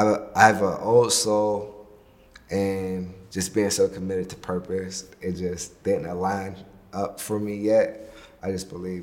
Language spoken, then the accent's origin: English; Pittsburgh, Pennsylvania, United States; There's a reason why … right? There's a reason why I grew up in Pittsburgh.